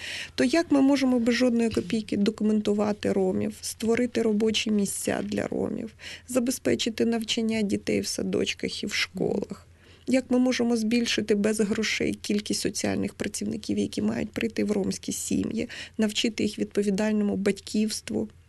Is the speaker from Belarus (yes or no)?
no; Odesa, Odesa Oblast, Ukraine; Я сама походжу з Одеси. І я навчалася в школі, де навчалися ромські діти. Моїми сусідами по життю були роми.